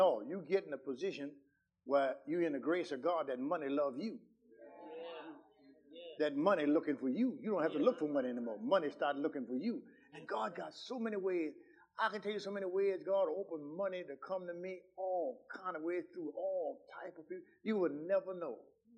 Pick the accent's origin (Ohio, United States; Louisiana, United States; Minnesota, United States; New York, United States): Louisiana, United States; I'm from Louisiana